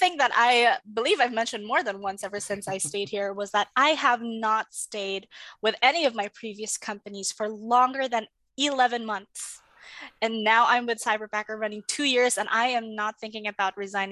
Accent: Cagayan de Oro, Northern Mindanao, Philippines; I'm in Cagayan de Oro. And back then, it wasn't really that bad. But very recently, it just started getting worse and worse.

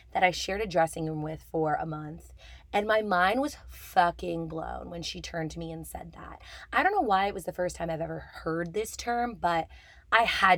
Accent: Canada; I'm a Canadian performer based in Toronto, and welcome to the club if you are new here.

